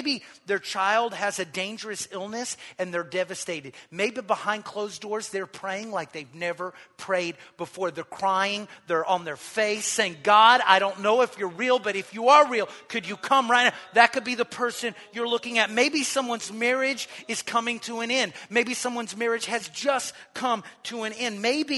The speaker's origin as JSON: {"language": "English", "town": "Waco", "region": "Texas", "country": "United States", "lives_now": "Dallas, United States", "said": "Because it's like, I'm from Waco. Like a smaller town, and you bump into someone you know everywhere."}